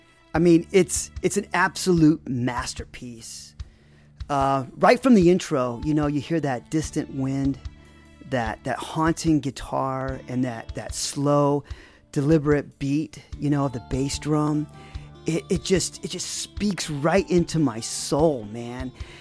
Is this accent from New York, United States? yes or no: no; Arizona, United States; because growing up in Arizona, that sound always echoes like the warning of a rattlesnake, you know?